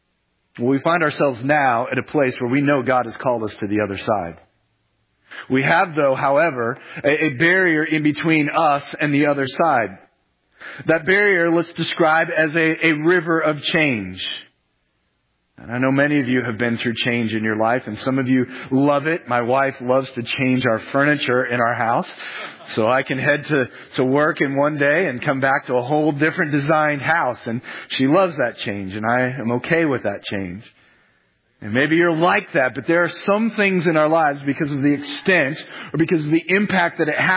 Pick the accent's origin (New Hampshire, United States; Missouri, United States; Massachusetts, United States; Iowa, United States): Missouri, United States; Blue Springs; when I was growing up in Blue Springs, we had a creek behind our yard.